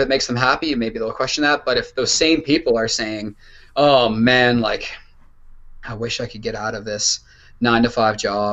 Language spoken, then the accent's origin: English; Canada; If as a Canadian, your money goes so far over there.